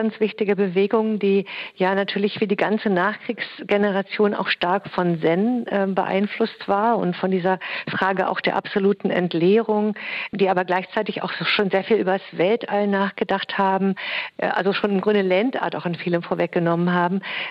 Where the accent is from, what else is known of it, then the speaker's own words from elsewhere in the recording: Göttingen, Lower Saxony, Germany; ich als ganz junge Frau im Studium in Göttingen, meiner Heimatstadt, bei einem Ausstellungsaufbau mitgeholfen habe